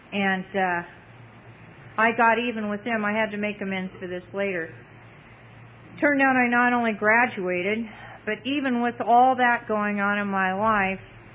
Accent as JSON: {"language": "English", "town": "Chico", "region": "California", "country": "United States", "tie": "born or raised there", "said": "I moved back to Chico after I graduated, moved back to my hometown"}